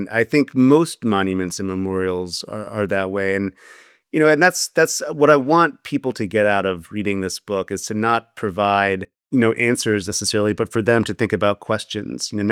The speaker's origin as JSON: {"language": "English", "country": "United States", "said": "I'm American and I'm, you know, sometimes proud to be an American, other times not proud to be an American."}